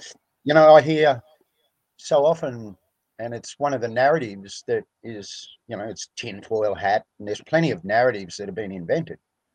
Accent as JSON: {"language": "English", "region": "Western Australia", "country": "Australia", "tie": "born or raised there", "said": "I was 17, and I was sitting on the ocean where I grew up in Western Australia, beach kid"}